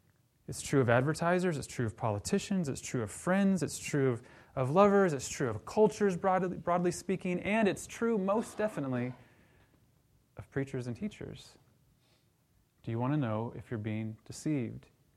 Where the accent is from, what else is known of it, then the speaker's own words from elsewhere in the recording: Oklahoma, United States; You know, growing up around Oklahoma, here's my Oklahoma reference for the morning. Growing up around Oklahoma